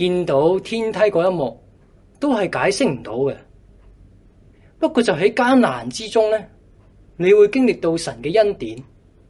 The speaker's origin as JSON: {"language": "Cantonese", "country": "Hong Kong", "said": "我哋香港人就明啦。"}